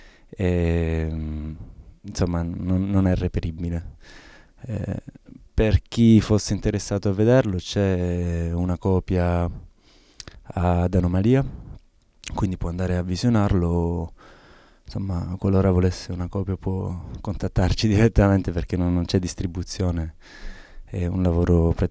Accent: Calabria, Italy; quella che è la vicenda storica che ci caratterizza come calabresi, ma più in generale come meridionali

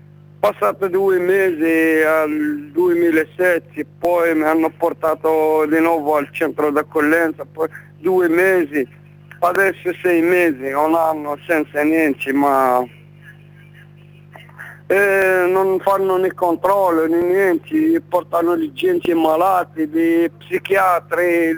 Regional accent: Morocco; Italian is a second language; Io del Marocco.

